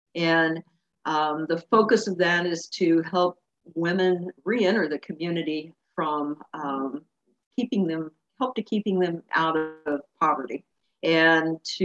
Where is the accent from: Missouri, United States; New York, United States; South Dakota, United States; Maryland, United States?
Missouri, United States; Kansas City; So I'm a transplant from Kansas City.